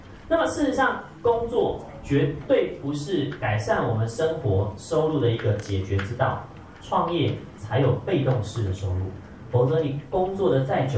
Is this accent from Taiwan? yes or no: yes; Taipei, Taiwan; now in Taichung, Taiwan; 尤其我在台中又是外地人，我老家在台北，我在台中是一个外地人